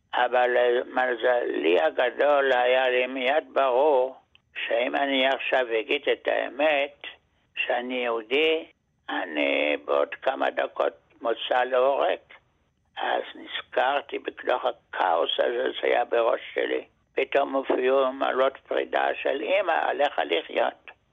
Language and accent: Hebrew; Germany; Hebrew is a second language; now in Israel; אני יליד גרמניה. כשהייתי בן 8 היטלר הגיע לשלטון.